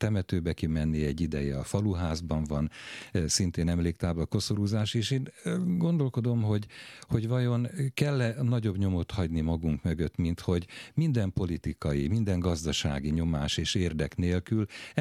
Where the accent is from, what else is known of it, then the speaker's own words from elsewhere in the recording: Tura, Pest, Hungary; elszaladtam Turára, szülőfalunkra, a sírjukhoz